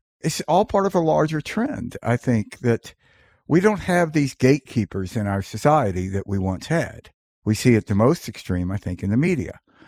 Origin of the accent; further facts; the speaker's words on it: Mississippi, United States; You know, when I grew up in Mississippi, there was a phrase that University of Mississippi professor coined called the Magnolia Curtain.